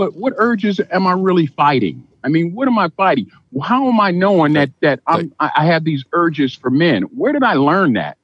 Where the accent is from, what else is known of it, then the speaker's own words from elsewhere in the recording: Midwest, United States; Always, you know, because I'm from the Midwest.